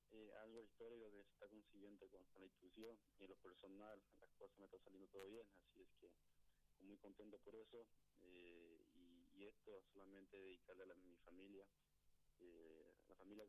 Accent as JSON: {"language": "Spanish", "town": "Caacupé", "region": "Cordillera", "country": "Paraguay", "tie": "born there", "lives_now": "Pedroso, Paraguay", "said": "No, soy cacupeño porque nací en Cacupé, pero no, mi papá y eso tiene una casa en Pedroso, o sea, vivo en Pedroso, o sea, mi padre es en Pedroso."}